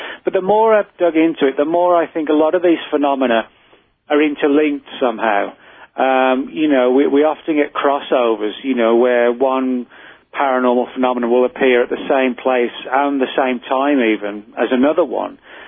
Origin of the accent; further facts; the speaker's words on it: England, United Kingdom; When I was a kid, growing up in England